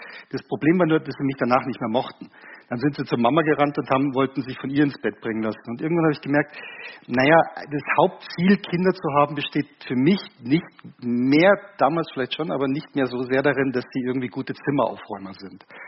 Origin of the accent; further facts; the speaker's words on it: Munich, Bavaria, Germany; Ja, ich komme aus München, aus der Nähe von München.